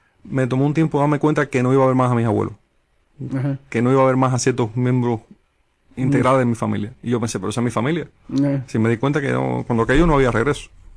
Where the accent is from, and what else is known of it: Cuba